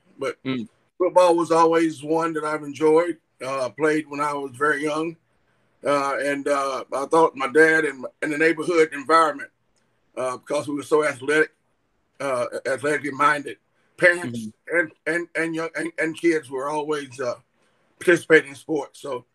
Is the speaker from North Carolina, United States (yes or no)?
yes; Lumberton, North Carolina, United States; Well, I'm from Lumberton, North Carolina, and my neighborhood was a very athletic neighborhood growing up.